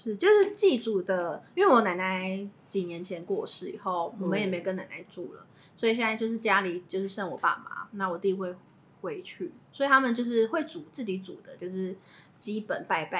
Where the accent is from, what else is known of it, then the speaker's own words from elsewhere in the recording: Fuzhou, Fujian, China; 我觉得应该就是比较属于我们福州人福州人的比较特色的食物